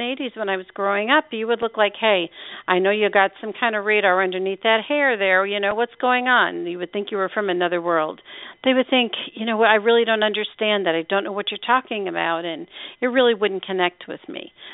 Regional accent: Pennsylvania, United States; It was north of the Amish country up in the Poconos.

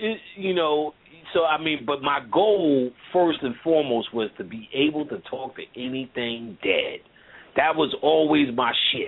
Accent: New York, United States; I'm talking to her mom going, oh, yes, and yes, and I'm from New York, and yes.

